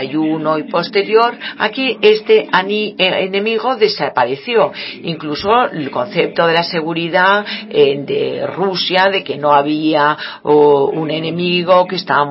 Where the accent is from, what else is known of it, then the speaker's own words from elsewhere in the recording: United States; esta es la tendencia en la que yo nací y la cultura en la que yo crecí en Estados Unidos